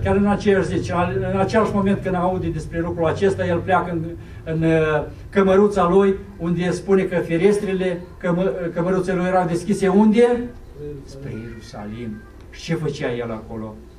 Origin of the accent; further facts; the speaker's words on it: Romania; now in Israel; familia mea, dar eu sunt român, deci soția este evreică